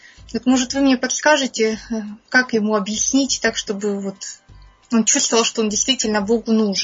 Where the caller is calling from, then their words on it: Ukraine; я из Украины.